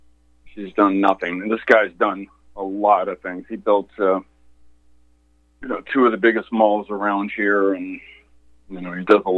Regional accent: United States; I'll say my truth. That's I'm an American.

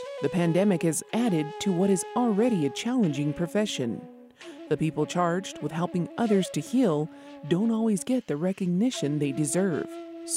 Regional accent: Isleta Pueblo, New Mexico, United States; from Isleta Pueblo.

